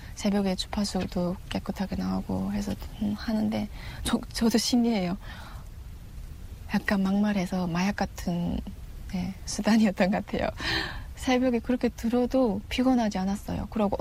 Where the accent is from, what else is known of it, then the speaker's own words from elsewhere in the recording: Chongjin, North Hamgyong, North Korea; 고향 한경북도 청진이 고향의 청년이죠.